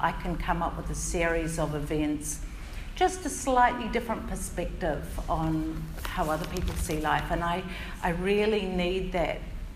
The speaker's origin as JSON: {"language": "English", "region": "Auckland", "country": "New Zealand", "said": "I'm from Auckland and I'm over here for the weekend."}